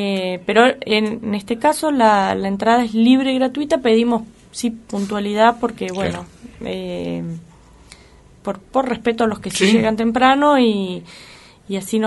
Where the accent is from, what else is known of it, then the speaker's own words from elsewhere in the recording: Argentina; nuestra identidad como argentinos